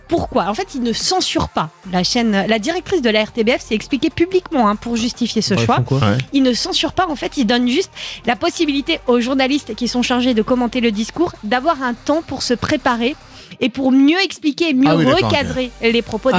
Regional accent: France; C'est vrai que chez nous, en France, on a souvent tous les partis politiques qui s'expriment librement à la télévision.

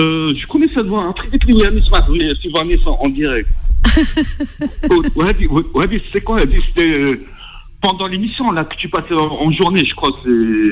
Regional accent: Oran, Oran Province, Algeria; parce que moi, je suis d'Oran, la campagne, Arabia d'Oran.

